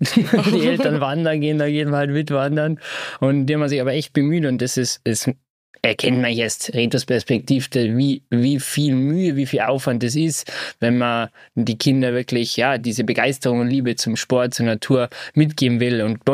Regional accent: Bad Reichenhall, Bavaria, Germany; Ja, also ich bin … Ich komme aus dem Süden Deutschlands, aus dem Berchtesgadener Land, genau gesagt aus Reichenhall.

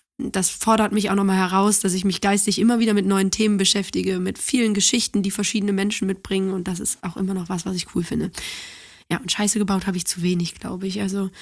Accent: Cologne, North Rhine-Westphalia, Germany; also born or lived in Düsseldorf; Ich bin ja Kölnerin mit Leib und Seele.

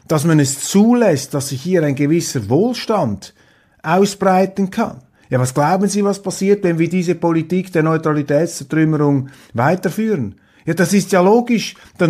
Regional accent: Zurich, Switzerland; Ich sage das als Zürcher, mein Großvater war Berner Oberländer.

